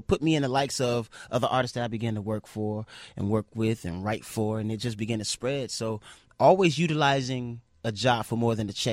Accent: Chicago, Illinois, United States; Chicago is music. I grew up on the South Side, so on the South Side, I could recall walking down the street

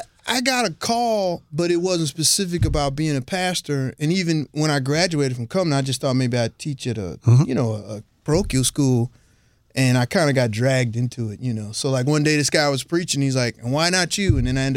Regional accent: St. Louis, Missouri, United States; So I am from St. Louis, born in Deaconess Hospital, graduated from Lafayette High School, married my wife, Carlotta, another St. Louis

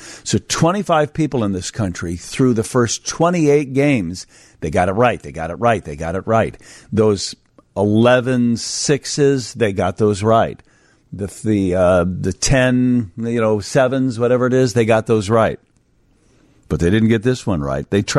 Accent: Hawaii, United States; I was not in Hawaii, but I grew up in Hawaii, and okay. So I had a certain allegiance with Hawaii.

